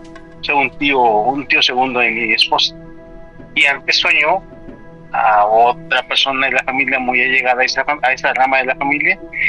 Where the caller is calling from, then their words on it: Toluca, State of Mexico, Mexico; de Toluca. ¿Cómo estás?